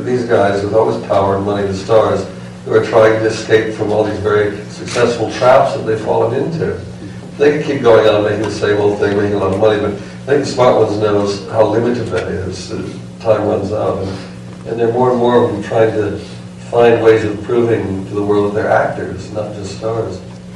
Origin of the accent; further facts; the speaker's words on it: Minnesota, United States; Because I grew up in Minnesota, before we had a television, we had radio